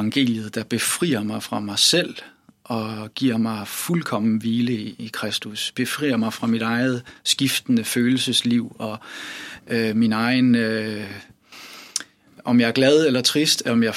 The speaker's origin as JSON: {"language": "Danish", "region": "Capital Region of Denmark", "country": "Denmark", "tie": "born or raised there", "moved": "yes", "lives_now": "Copenhagen, Denmark", "said": "Jeg er oprindeligt fra Bornholm, født og opvokset derovre, født for 38 år siden. Og der er jeg vokset op i et kirkeligt hjem med rødder i Evangelisk-Luthersk Missionsforening. Og siden så flyttede jeg til København"}